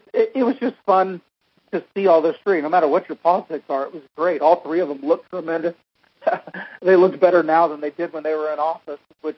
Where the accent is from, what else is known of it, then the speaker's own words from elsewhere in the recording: United States; yeah, sure, I'm an American, but I want these things to be close.